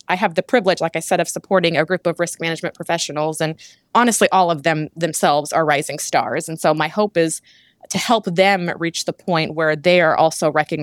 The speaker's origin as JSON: {"language": "English", "town": "St. Louis", "region": "Missouri", "country": "United States", "lives_now": "Boston, United States", "said": "I'm actually from the St. Louis area in Missouri."}